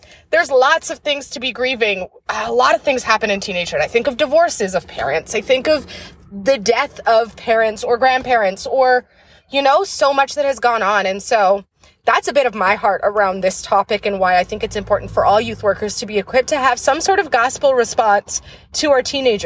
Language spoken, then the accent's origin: English; Canada; moved away as an adult; now in Minneapolis, United States; I am the youth director at a church in Minneapolis, Minnesota, but I am Canadian. Don't get it twisted. I just moved to the U.S.